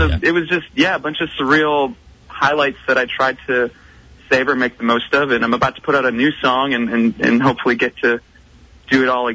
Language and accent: English; British Columbia, Canada; growing up in the Kootenays, I used to watch late-night TV